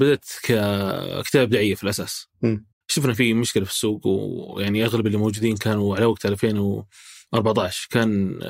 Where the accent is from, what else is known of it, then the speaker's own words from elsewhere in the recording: Saudi Arabia; إحنا كسعوديين اللغة نتكلم فيها